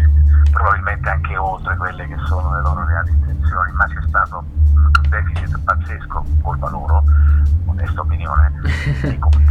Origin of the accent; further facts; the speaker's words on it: Naples, Campania, Italy; anche se poi io sono di Napoli, in realtà insomma prima parte della mia vita l'ho passata a pochi chilometri, non pochi, ma insomma non lontanissimi